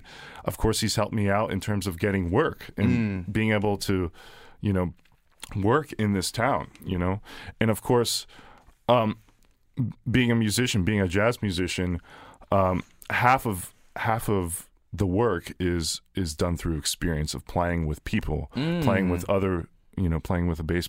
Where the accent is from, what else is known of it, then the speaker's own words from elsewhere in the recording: Mechanicsburg, Pennsylvania, United States; I grew up in Mechanicsburg, and I will say what this area has is a rich, I had a lot of mentorship